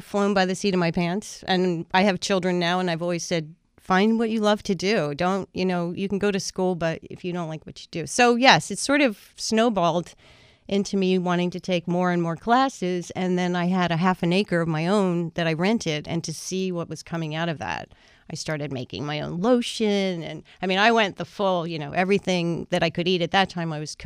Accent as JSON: {"language": "English", "region": "Pennsylvania", "country": "United States", "tie": "born or raised there", "moved": "yes", "lives_now": "Berkeley, United States", "said": "no, in Pennsylvania. I grew up in Pennsylvania. Sorry. Yes. So I made the trek and moved to California and moved to Berkeley, right near Berkeley Bowl."}